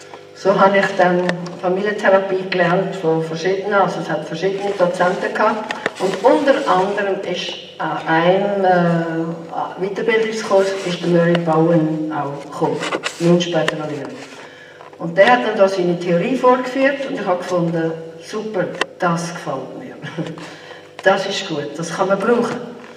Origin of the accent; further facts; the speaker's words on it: Aargau, Switzerland; Im 80 bin ich dann zurückgekehrt in die Schweiz, in Aargau, in meinem Heimatkanton